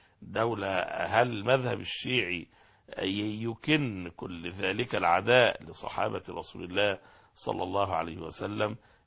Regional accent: Egypt; يمكن القضية بدأت تثار عندنا في مصر كما ذكرنا

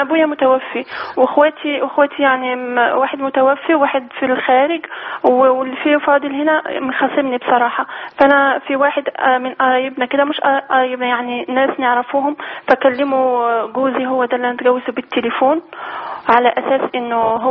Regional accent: Algeria; moved away as an adult; now in Egypt; أنا من بلد من الجزائر وتعرفت على شخص مصري وسافرت له على مصر وتجوزنا.

